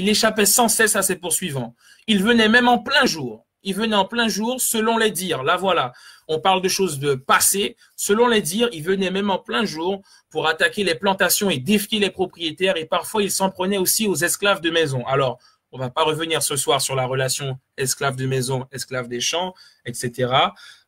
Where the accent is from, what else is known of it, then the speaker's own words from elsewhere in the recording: French Guiana; moved away as an adult; Je suis guyanais, je suis parti pour les études et là, je développe mes projets.